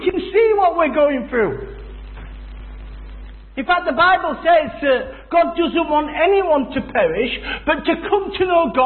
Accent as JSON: {"language": "English", "region": "Yorkshire and the Humber", "country": "United Kingdom", "tie": "born or raised there", "said": "And so, as I grew up in West Yorkshire, my life quickly became a little bit like my dad's, really"}